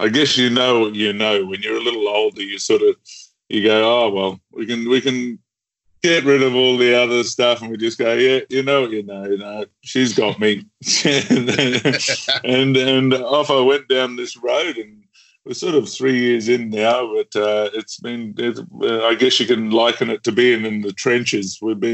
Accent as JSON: {"language": "English", "country": "Australia", "tie": "born or raised there", "also_born_or_lived": "New Zealand", "said": "Islander by trade, so born in New Zealand and growing up in Australia."}